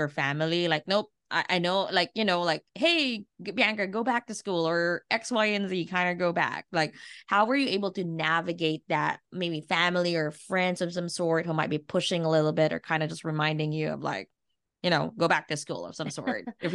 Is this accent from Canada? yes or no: no; Philippines; I mean, coming from an Asian culture, right? I'm born and raised in the Philippines. We're in engineer, doctors, nurses.